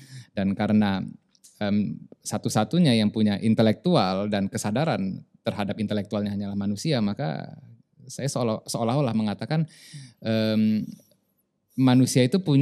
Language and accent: Indonesian; Medan, North Sumatra, Indonesia; now in Lombok, Indonesia; Saya walaupun tinggal di Lombok, saya gak mau disebut orang Lombok, orang Medan sampai mati gitu. Walaupun background saya orang Tapanuli Selatan.